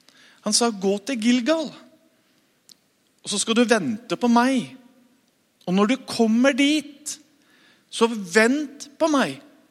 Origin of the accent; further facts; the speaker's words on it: Mjøndalen, Buskerud, Norway; Født og oppvokst i Mjøndalen, som jeg pleier å si, jeg har ingen andre unnskyldninger for at jeg som jeg er.